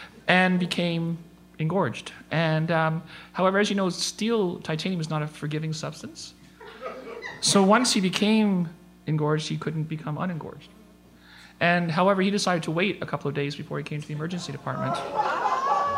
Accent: Ontario, Canada; I grew up in Northern Ontario

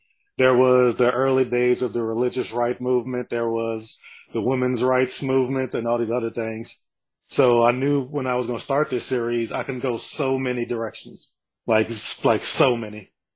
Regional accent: New Orleans, Louisiana, United States; born there; because I was born in New Orleans, specifically New Orleans East, to be very specific if there's any New Orleans listeners.

